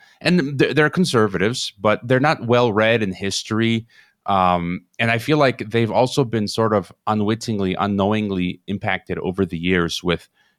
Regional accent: Chicago, Illinois, United States; also born or lived in Mongolia; I'm from Chicago. I've stared down the barrel of a gun. When I lived in Mongolia, I was, assaulted with sharp objects.

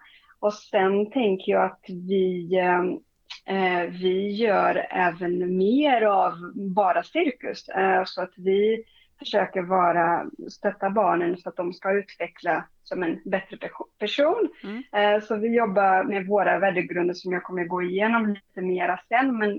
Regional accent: Brazil; moved away as an adult; Jo, men jag är uppväxt i Brasilien.

